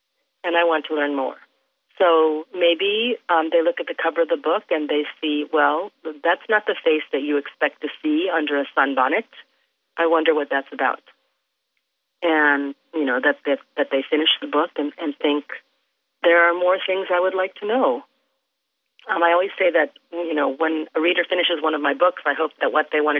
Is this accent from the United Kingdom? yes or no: no; Illinois, United States; my own experience growing up in the Midwest in the 1960s, when I lived in a small town in Illinois where we were one of the only Korean families in the whole town.